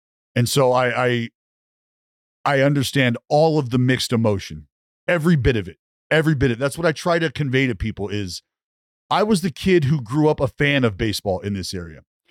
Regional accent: Stockton, California, United States; I grew up in Stockton, California, 40 minutes from Sacramento.

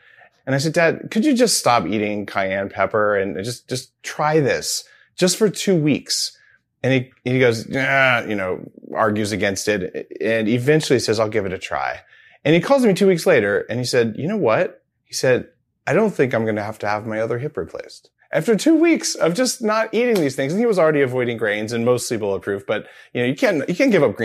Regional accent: New Mexico, United States; I grew up in New Mexico

